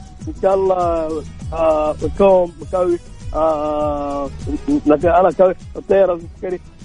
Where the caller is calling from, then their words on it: Jeddah, Makkah Province, Saudi Arabia